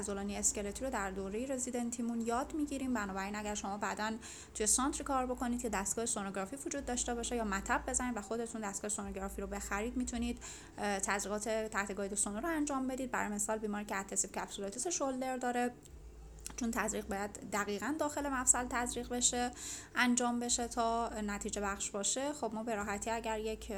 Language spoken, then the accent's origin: Persian; Shiraz, Fars, Iran; خیلی دوست داشتم که برگردم شهر خودم، به همین دلیل من شیراز رو به عنوان انتخاب اولم زدم.